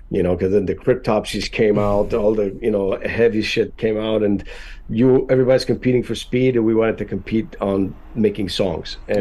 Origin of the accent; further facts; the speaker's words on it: Canada; now in Florida, United States; But we're all Canadian, except for the new drummer, James.